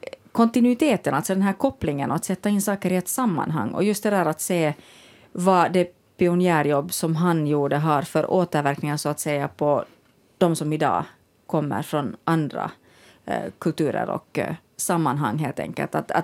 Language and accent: Swedish; Finland; som finlandssvensk kan man ju känna igen det här